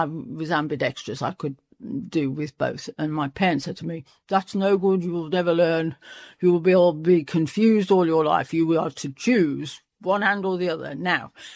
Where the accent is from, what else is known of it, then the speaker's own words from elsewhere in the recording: United Kingdom; It was huge here because I'm British, I suppose.